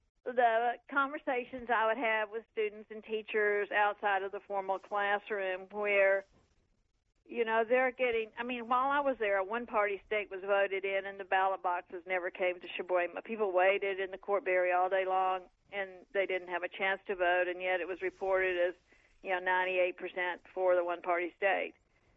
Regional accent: Southern US, United States; And I grew up under segregation in the South, and I was really trying to understand racism.

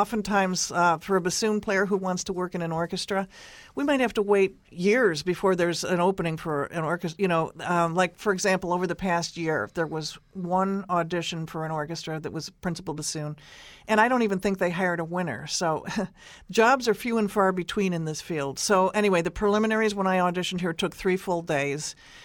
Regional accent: Johnson City, New York, United States; now in Columbus, United States; Well, I'm originally from Johnson City, New York, and I attended the Eastman School of Music in Rochester, New York

